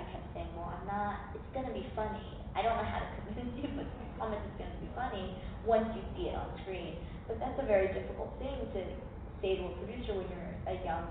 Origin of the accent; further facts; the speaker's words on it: United States; I'm American, so it's an American film.